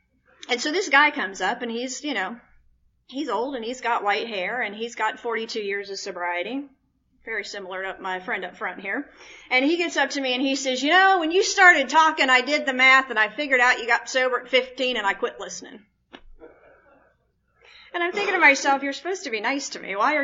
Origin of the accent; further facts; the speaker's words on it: the North, United States; I was raised in the North.